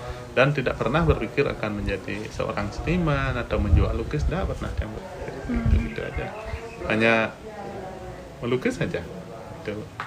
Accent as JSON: {"language": "Indonesian", "town": "Bakwan", "country": "Indonesia", "said": "saya berasal dari Desa Bakwan ya. Saya lahir tahun 79. Jadi saya lahir di lingkungan boleh dibilang di lingkungan seniman karena bapak saya melukis"}